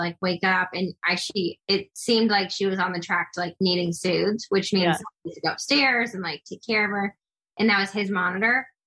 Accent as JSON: {"language": "English", "town": "Des Moines", "region": "Iowa", "country": "United States", "tie": "born or raised there", "said": "people and it's where I grew up. It's every memory that I had up until I was, 18 years old. And I just miss my hometown. I miss the people."}